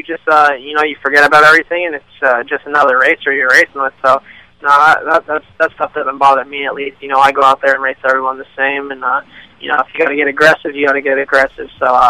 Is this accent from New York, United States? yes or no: yes; New York, United States; I grew up here in New York, so I love coming up here racing, see some family and friends